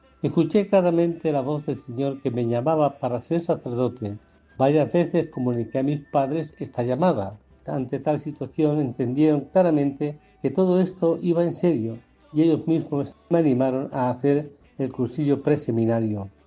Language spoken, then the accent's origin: Spanish; Villahermosa, Castilla-La Mancha, Spain; Mi patria chica es Villahermosa.